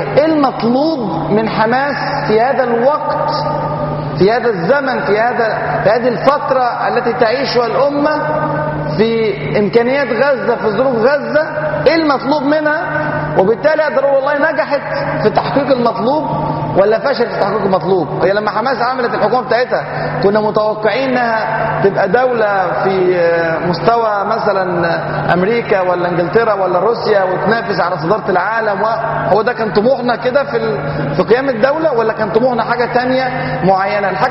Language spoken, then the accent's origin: Arabic; Egypt; مغايرة تماما للظروف الموجودة عندنا في مصر